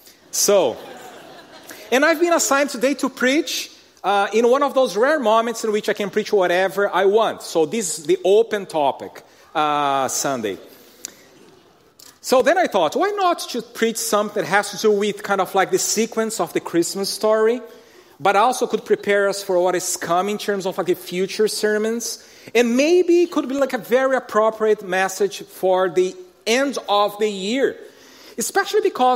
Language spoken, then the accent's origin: English; Brazil; accent: Latin American; you can see kind of like a little bit of a Latin American accent here. So, I'm from Brazil. So, born and raised in Brazil.